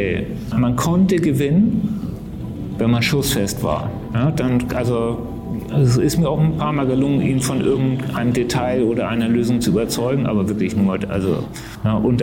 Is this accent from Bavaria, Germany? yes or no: no; Hamburg, Germany; Ja, ich bin Hamburger und begeisterter Hamburger, liebe diese Stadt